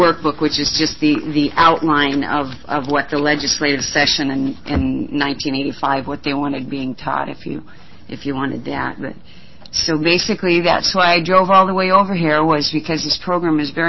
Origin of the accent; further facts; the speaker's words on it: Richland, Oregon, United States; I'm from Richland, Oregon, way over there.